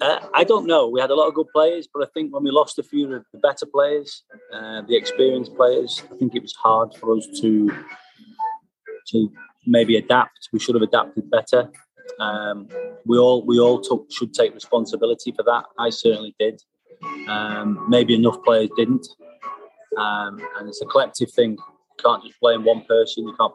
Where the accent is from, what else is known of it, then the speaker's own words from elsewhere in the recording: Glasgow, Scotland, United Kingdom; born there; I was born in Scotland. Being born in Glasgow